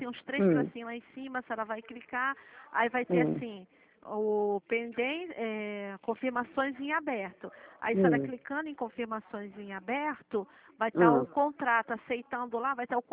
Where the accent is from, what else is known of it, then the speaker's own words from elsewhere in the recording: Rio de Janeiro, Brazil; Rio, nasci aqui no Rio.